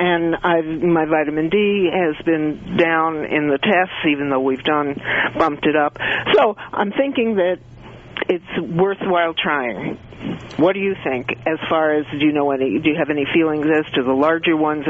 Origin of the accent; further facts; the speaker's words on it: New York, United States; now in New England, United States; However, I'm a New Yorker, but I've been living for a while in New England here, and we don't walk as much outdoors all winter as we do in Manhattan.